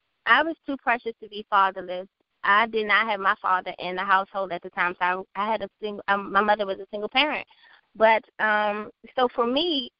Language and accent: English; Washington, District of Columbia, United States; Born and raised in Washington, D.C., I started my own company, Empowerment Station